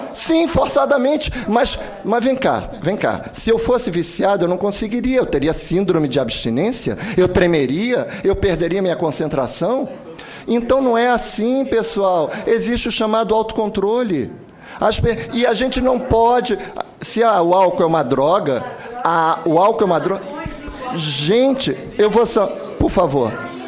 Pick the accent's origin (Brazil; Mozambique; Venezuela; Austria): Brazil; todos nós somos brasileiros, todos nós desejamos o melhor aos nossos filhos, todos nós queremos a melhor solução para o nosso país